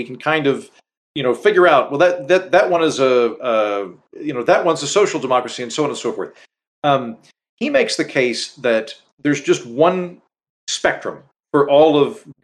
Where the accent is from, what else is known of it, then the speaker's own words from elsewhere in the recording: United States; As an American, it does bother me that we only have one more option than the Russians.